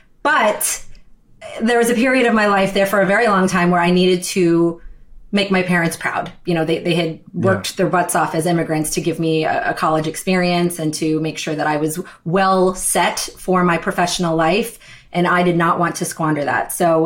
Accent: Wilmington, Delaware, United States; born there; So my dad was born in India. My mom was born in Pakistan. I was born in Wilmington, Delaware, but you know, first one of immigrant parents.

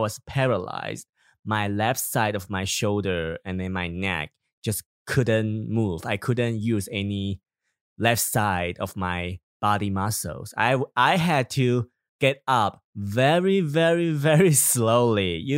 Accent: Taiwan; now in United States; I'm from Taiwan

